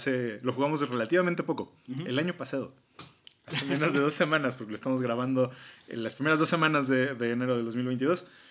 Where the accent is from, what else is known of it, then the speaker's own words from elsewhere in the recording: Mexico City, Mexico; Jorlu y yo somos dos amigos de la Ciudad de México, que bueno, viven actualmente en la Ciudad de México.